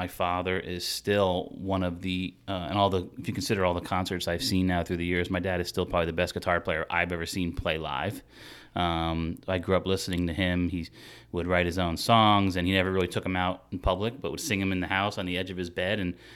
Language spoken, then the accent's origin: English; Pennsylvania, United States; Yeah, I'm originally from not too far from here. I grew up in the Poconos, went to Pocono Mountain High School, and I did attend Penn State.